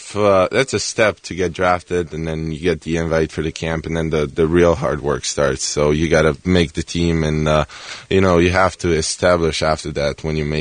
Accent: Austria; and my hometown team is playing in the Austrian league right now

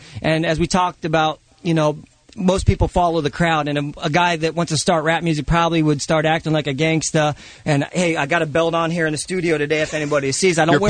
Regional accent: Canton, Ohio, United States; I grew up in the Canton area, where the home of the Hall of Fame is.

